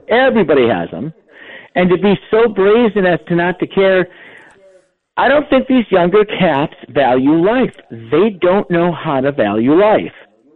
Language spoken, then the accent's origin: English; River Hills, Wisconsin, United States; when I was growing up in River Hills, my parents struggled a little bit